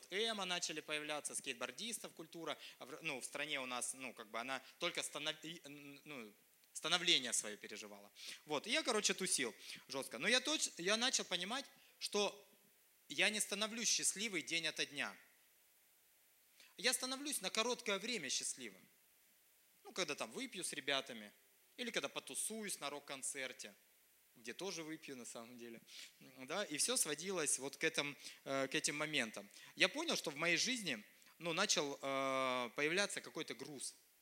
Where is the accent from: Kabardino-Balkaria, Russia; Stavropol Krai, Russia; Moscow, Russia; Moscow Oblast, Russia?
Stavropol Krai, Russia; Stavropol; из Ставрополя. Да, я родом из Ставрополя.